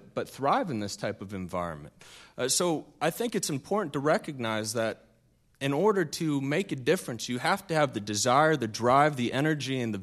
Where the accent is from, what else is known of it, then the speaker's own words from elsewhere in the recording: Santa Barbara, California, United States; I grew up here in Santa Barbara, building a business from scratch with my family